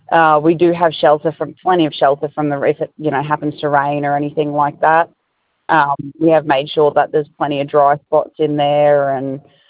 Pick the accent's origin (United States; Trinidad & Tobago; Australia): Australia; Mackay, Queensland; So I'm from Mackay. I'm from Mackay.